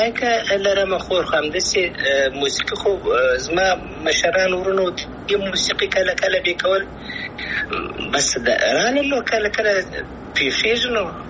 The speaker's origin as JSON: {"language": "Pashto", "country": "Afghanistan", "said": "افغانستان خو زما دی، زه افغان یم. انشاءالله بیا به افغانستان ته ولاړ سم"}